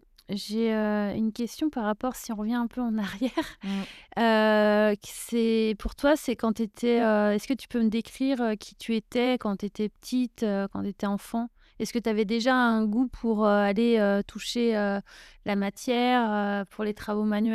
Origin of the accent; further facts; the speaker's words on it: France; je sais pas, moi je suis française, donc